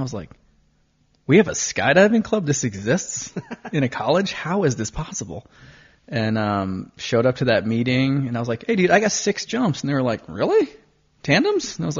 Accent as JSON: {"language": "English", "region": "Connecticut", "country": "United States", "tie": "born or raised there", "said": "Then, went to my home state's university. I went to UConn."}